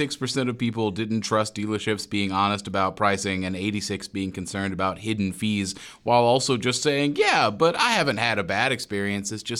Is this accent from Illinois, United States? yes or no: no; North Carolina, United States; But radio stations in general, but my hometown radio station can't beat it.